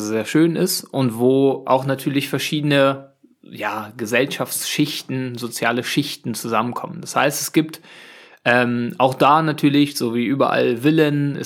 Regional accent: Germany; Und ich war natürlich dort unterwegs als Deutscher, also als Tourist

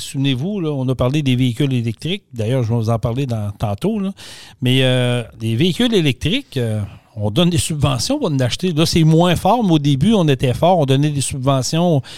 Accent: Vallée-Jonction, Quebec, Canada; Je vais prendre l'exemple de Vallée-Jonction parce que c'est mon patelin.

